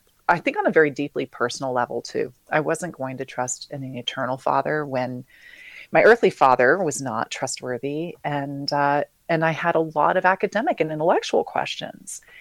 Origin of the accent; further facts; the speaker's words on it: Canada; now in Franklin, United States; We moved here from Canada most recently a couple of years ago.